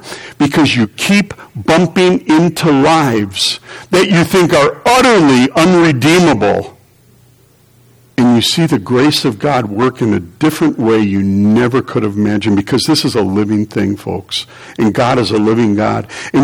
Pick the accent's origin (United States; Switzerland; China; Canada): China; I grew up in China